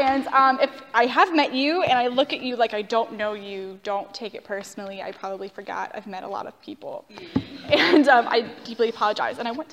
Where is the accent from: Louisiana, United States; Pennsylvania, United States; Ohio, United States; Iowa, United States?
Ohio, United States; Cincinnati; So I just moved up here about a month and a half ago. I'm from Cincinnati.